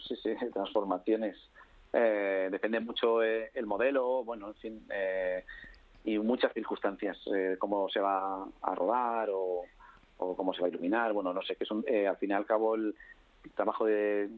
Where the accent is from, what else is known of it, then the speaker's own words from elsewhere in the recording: Spain; cuando era pequeño en España